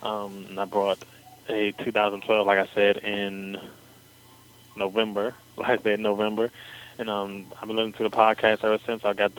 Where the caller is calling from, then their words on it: Maryland, United States; I'm calling from Maryland, the DMV area.